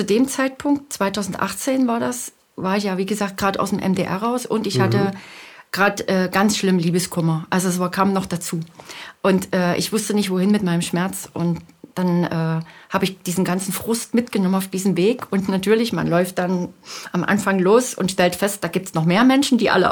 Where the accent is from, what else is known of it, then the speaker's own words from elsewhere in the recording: Leipzig, Saxony, Germany; Ich komme ja aus der Region Leipzig, wo keine Berge sind.